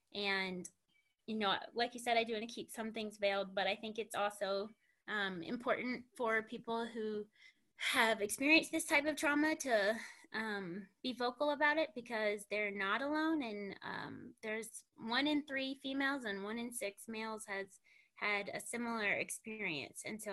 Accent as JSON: {"language": "English", "region": "Mississippi", "country": "United States", "tie": "born or raised there", "said": "I am the youngest of seven children. I grew up in Mississippi on a rural farm in Oktibbeha County."}